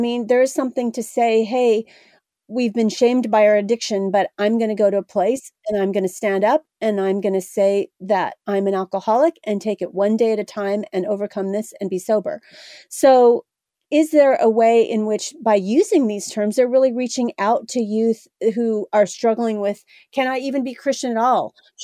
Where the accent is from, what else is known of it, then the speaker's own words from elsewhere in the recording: California, United States; now in Southern United States, United States; I moved from California to the South. There's nothing more different than that. And the way they do church here compared to the way they do church where I was from is completely different.